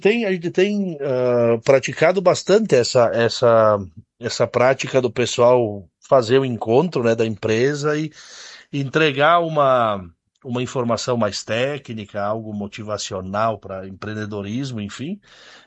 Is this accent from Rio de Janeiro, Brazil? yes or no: no; Bento Gonçalves, Rio Grande do Sul, Brazil; Eu sou cria da indústria também, sou aqui de Bento, me criei dentro do chão de fábrica